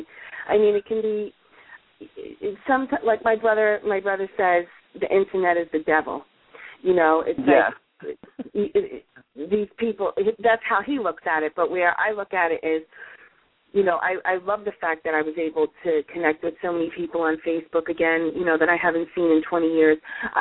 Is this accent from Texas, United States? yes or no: no; New York, United States; because I'm from New York, and I always say that, you know, no matter where you move, there's no friends like the ones that you had from when, you know, you're home.